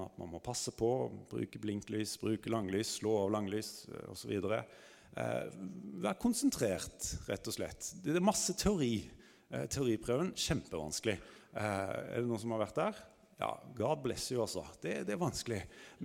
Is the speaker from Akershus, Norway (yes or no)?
no; Stavanger, Rogaland, Norway; Jeg er fra Stavanger